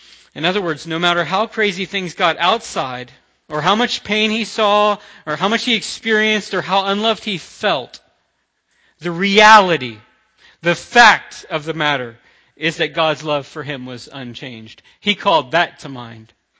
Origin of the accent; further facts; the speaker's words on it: the South, United States; I'm from the South, and I used to say that a lot